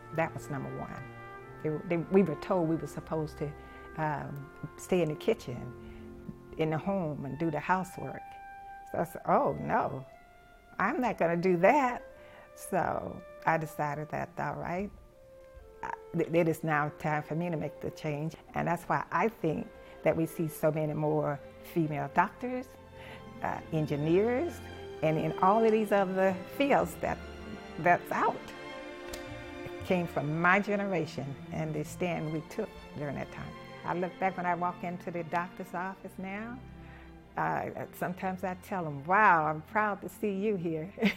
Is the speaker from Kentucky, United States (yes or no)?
no; Macon, Georgia, United States; I was born in Macon, Georgia, and grew up there.